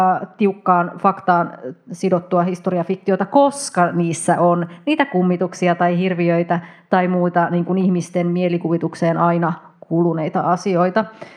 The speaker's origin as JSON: {"language": "Finnish", "town": "Helsinki", "region": "Uusimaa", "country": "Finland", "lives_now": "Tampere, Finland", "said": "edelleen täältä Tampereelta. Helsingistä alun perin, mutta on nyt parikymmentä vuotta täällä asunut, niin nyt sanon jo, että olen Tampereelta."}